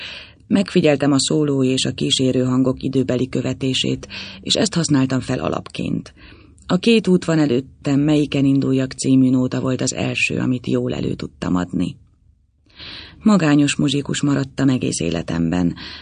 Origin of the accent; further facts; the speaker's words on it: Komló, Baranya, Hungary; born there; Komlón születtem.